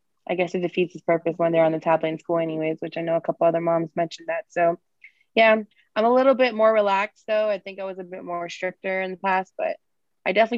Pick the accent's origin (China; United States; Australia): United States; Lowell, Massachusetts; grew up in Lowell, born and raised.